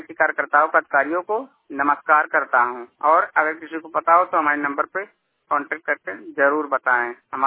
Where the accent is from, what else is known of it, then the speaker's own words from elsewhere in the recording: Basti, Uttar Pradesh, India; जिला बस्ती का रहने वाला हूँ, मूल निवासी उत्तर प्रदेश के निवासी हूँ